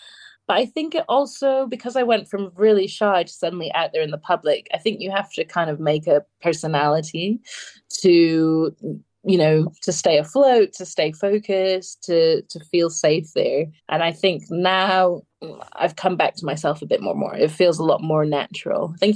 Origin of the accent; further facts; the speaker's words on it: Scotland, United Kingdom; accent: Doric; Up here, there's a, where I'm from, the dialect is called Doric.